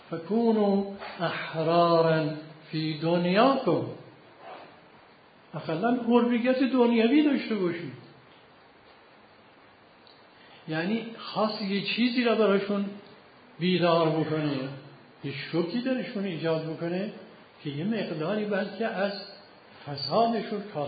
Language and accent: Persian; Iran; حالا ما ایرانی هستیم